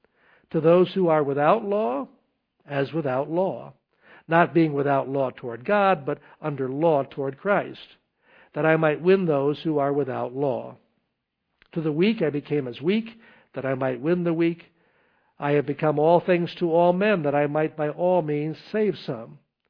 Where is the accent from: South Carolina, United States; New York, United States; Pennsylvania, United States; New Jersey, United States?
New York, United States; Albany; I was from the Albany area, and Colony was a different world. I never knew Colony until I came out here for the church.